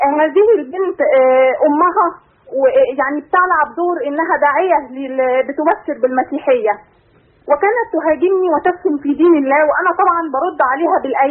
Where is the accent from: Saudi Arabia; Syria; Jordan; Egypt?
Egypt; انا بنت مصريه مسلمه